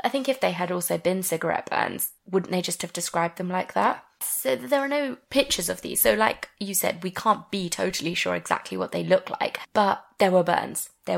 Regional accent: United Kingdom; And I know we're British, but still.

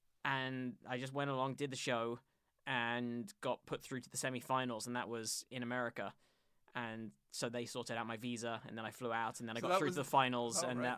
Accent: London, United Kingdom; I grew up in the London suburbs.

